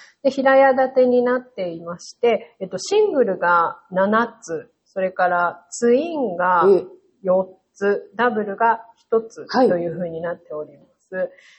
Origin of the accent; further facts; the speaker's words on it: Saitama, Japan; moved away as an adult; now in Okinoerabu, Japan; はい、私は、出身は埼玉県です。